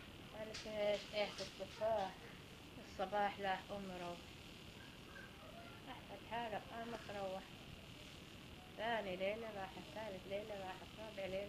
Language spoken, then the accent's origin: Arabic; Palestine; moved away; هاي لما طلعنا من فلسطين جينا على الأراضي قالوها لأولاد المدرسة لما دخلوهم فلسطين تنادي.